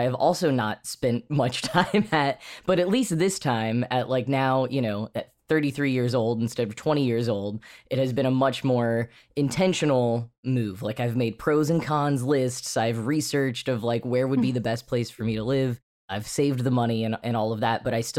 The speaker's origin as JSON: {"language": "English", "region": "Texas", "country": "United States", "moved": "as an adult", "lives_now": "New York City, United States", "said": "one of the biggest ones, I think, was when I moved at 20 years old from Texas to New York City."}